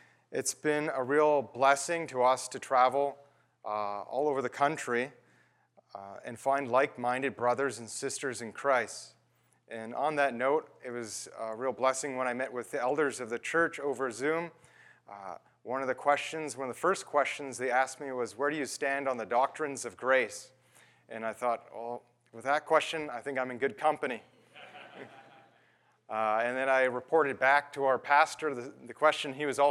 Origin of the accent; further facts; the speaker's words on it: Timmins, Ontario, Canada; And I was born and raised in Timmins, which is not close to here. It's about 1,000 kilometers drive away to the north.